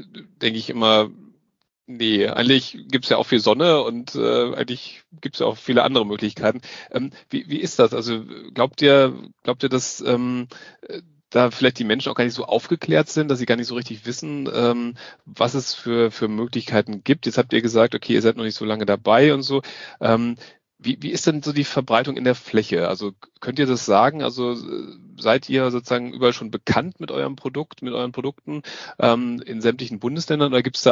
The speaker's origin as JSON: {"language": "German", "region": "Northern Germany", "country": "Germany", "said": "ich komme ursprünglich aus dem Norden und weiß, wie es da aussieht, wie viele Windräder es da gibt"}